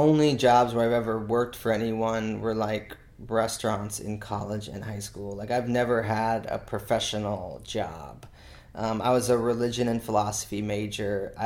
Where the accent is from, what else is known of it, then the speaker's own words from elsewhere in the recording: Lake Mary, Florida, United States; also born or lived in St. Louis, United States / Denver, United States; I grew up in Lake Mary, so I was in Lake Mary outside, right outside of Orlando all of my, like, from as long as I could remember through high school.